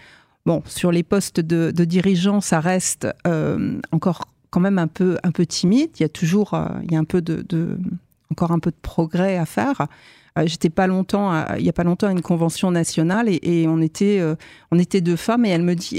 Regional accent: Nancy, Grand Est, France; j'ai grandi à Nancy, et toute petite, j'ai grandi dans le Bayonnais. Tu sais, c'est le pays des Mirabelles.

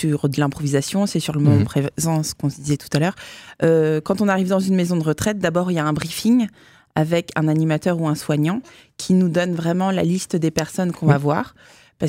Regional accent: Nancy, Grand Est, France; On vient de Nancy, il n'y a pas ça à Nancy

